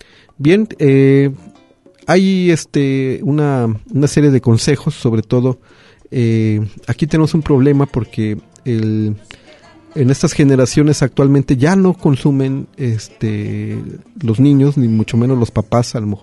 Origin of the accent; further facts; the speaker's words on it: Mexico; Nosotros como mexicanos